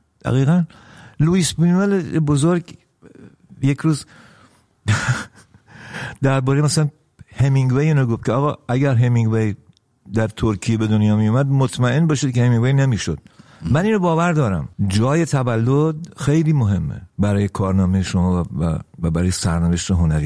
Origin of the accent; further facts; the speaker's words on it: Iran; born there; ناراحت نیستم که چرا در ایران به دنیا آمدم